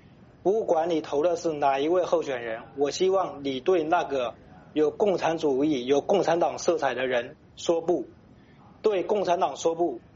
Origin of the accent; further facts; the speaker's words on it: China; now in United States; 我这一个从大陆出来的人